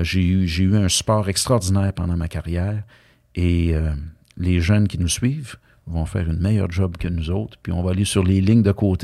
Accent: Wendake, Quebec, Canada; moved away; c'est là que je suis né. Je suis né à Wendake. J'ai grandi là. En fait, je suis le seul membre de ma famille qui a quitté.

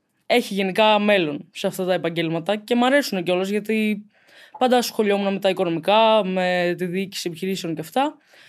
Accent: Zakynthos, Ionian Islands, Greece; now in Athens, Greece; κατάγομαι από τη Ζάκυνθο. Εκεί μεγάλωσα βασικά κιόλας. Έχω έρθει στην Αθήνα για σπουδές. Σπουδάζω στο Εγάλεο.

